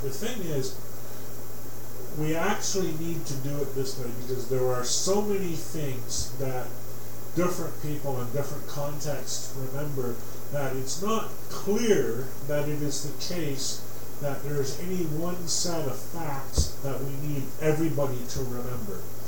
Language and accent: English; Canada; The longer answer is, I'm a Canadian